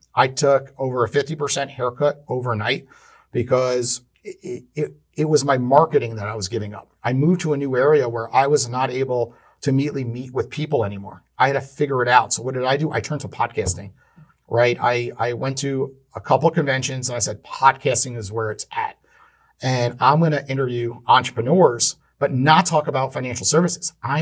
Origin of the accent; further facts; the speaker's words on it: Port Washington, New York, United States; Yeah, so I was raised in New York, a town called Port Washington.